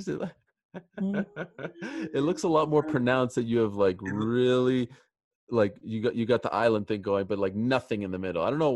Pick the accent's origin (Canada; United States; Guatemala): Canada; kind of like my home country, Canada, saying no to the Blue Jays.